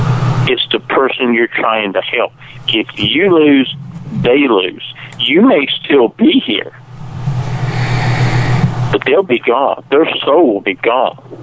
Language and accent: English; Ireland; I got a big mouth. I'm Irish. What can I say?